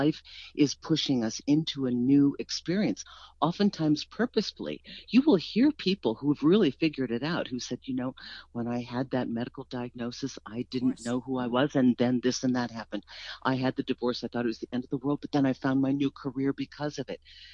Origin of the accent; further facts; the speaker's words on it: East Coast, United States; Well, we're from the East Coast.